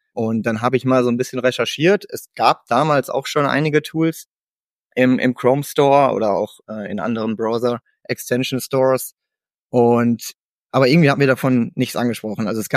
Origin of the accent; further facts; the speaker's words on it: Münster, North Rhine-Westphalia, Germany; Ich komme aus Münster.